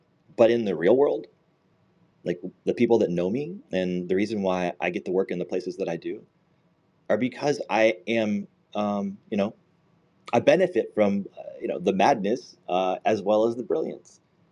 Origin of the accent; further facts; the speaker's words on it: Virginia, United States; So I grew up in the Dulles Corridor, which we like to fancy the Silicon Valley of the East Coast.